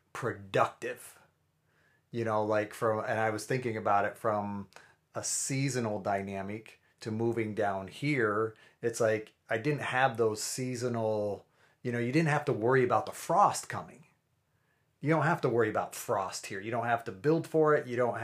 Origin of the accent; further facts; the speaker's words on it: Pennsylvania, United States; now in North Carolina, United States; I miss some of the seasons, you know, that we had, that I had growing up in Pennsylvania with the snow, the leaves, you know.